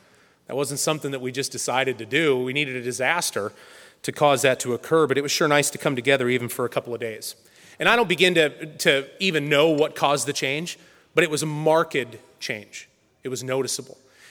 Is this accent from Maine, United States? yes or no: no; Green Acres, Oregon, United States; back in that time when I was growing up in Green Acres, we were not a human trafficking corridor.